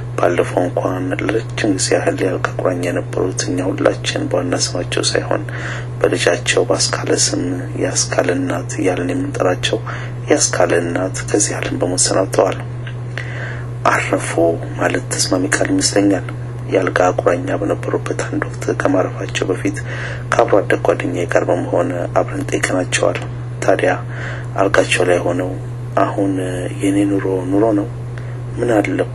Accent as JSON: {"language": "Amharic", "region": "Addis Ababa", "country": "Ethiopia", "tie": "born or raised there", "said": "የፒያሳ ልጅ ነኝ።"}